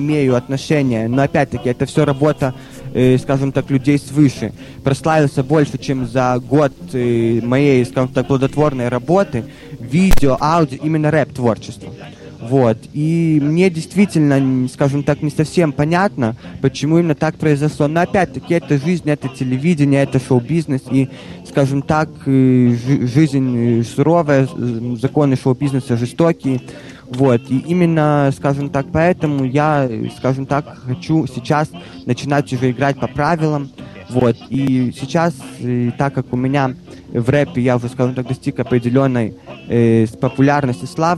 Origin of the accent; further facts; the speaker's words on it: Odesa, Odesa Oblast, Ukraine; мое дебютное выступление в родном городе Одессе